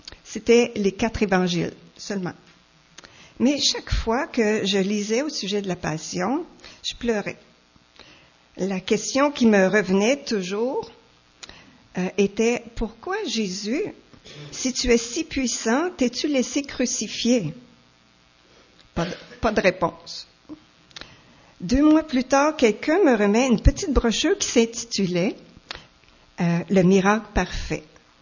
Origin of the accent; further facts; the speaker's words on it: Acton Vale, Quebec, Canada; now in Montreal, Canada; Je suis née à Actonville, dans les cantons de l'Est. Je suis la deuxième de 6 enfants. J'ai grandi dans un bon foyer et à 18 ans, je suis déménagée à Montréal.